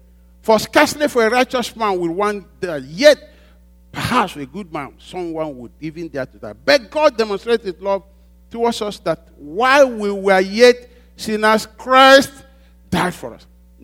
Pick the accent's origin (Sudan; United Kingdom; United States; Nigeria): Nigeria; Owerri, Imo; You know, growing up, I grew up in Owerri. Beautiful place, beautiful.